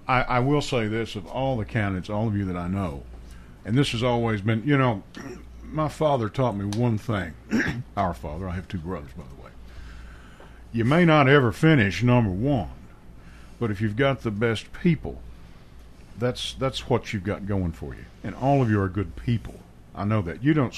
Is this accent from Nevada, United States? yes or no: no; Kentucky, United States; Well, you're talking to a guy from coal country because I'm originally from Western Kentucky, so coal built Western Kentucky.